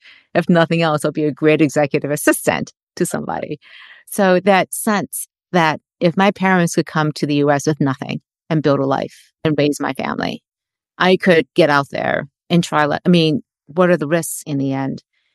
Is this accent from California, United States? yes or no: no; Detroit, Michigan, United States; I grew up in Detroit and I'm Asian American. I'm Chinese American. My parents were immigrants, first generation. I was born in Detroit and there were no Asians in Detroit when I was growing up.